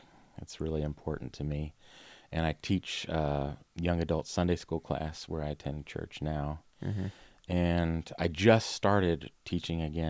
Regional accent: Pennsylvania, United States; born there; also born or lived in Virginia / Madrid, Spain; I was born in Pennsylvania. We moved to Virginia.

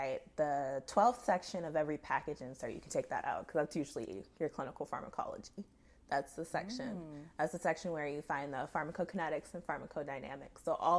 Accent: Boston, Massachusetts, United States; So I'm from Boston, but funny enough, I was originally born here while my father was working at the FDA.

